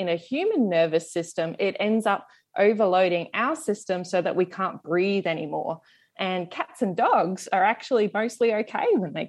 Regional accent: Queensland, Australia; found in Queensland, Australia, my home state

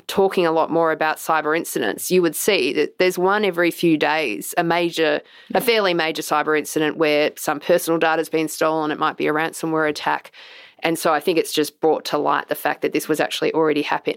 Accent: Australia; as an Australian, have thought existed.

